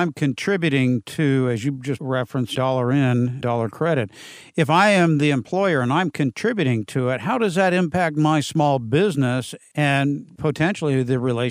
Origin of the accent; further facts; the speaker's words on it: San Diego, California, United States; out of San Diego, my hometown.